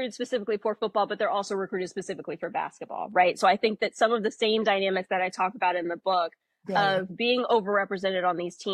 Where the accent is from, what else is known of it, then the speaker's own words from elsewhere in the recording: Greensboro, North Carolina, United States; living in North Carolina, growing up around Duke, UNC, State, Wake Forest. Oh. I grew up in Greensboro, so the ACC played there every year.